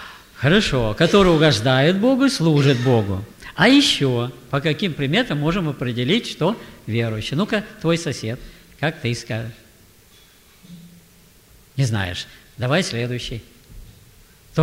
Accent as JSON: {"language": "Russian", "town": "Novosibirsk", "region": "Novosibirsk Oblast", "country": "Russia", "also_born_or_lived": "Altai Krai", "said": "я с Сибири, с Новосибирска. Слышали такой город? Там уже мороз, снег. Ну, а родился я немножко дальше, в Алтайском крае."}